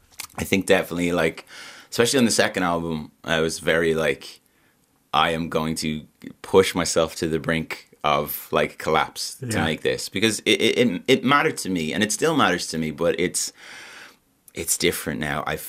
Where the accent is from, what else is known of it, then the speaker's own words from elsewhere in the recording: Malahide, Leinster, Ireland; because I grew up in Malahide.